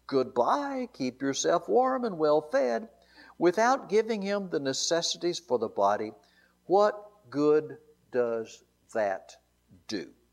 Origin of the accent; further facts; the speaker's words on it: United States; I'm so glad I am an American. I'm proud of it.